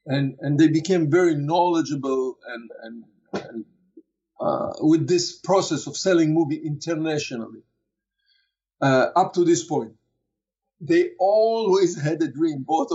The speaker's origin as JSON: {"language": "English", "town": "Jerusalem", "region": "Jerusalem District", "country": "Israel", "tie": "born or raised there", "moved": "as an adult", "said": "But I grew up in Israel. I'm from Jerusalem."}